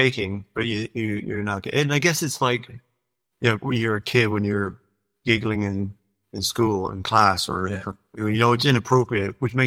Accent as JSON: {"language": "English", "country": "Canada", "said": "as I say, I'm from Canada, and thanks to the internet, I can listen to baseball games on my phone"}